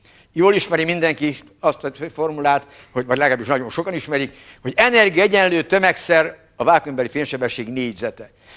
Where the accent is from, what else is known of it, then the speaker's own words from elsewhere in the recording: Hungary; meg kell mondani, ha már magyarok vagyunk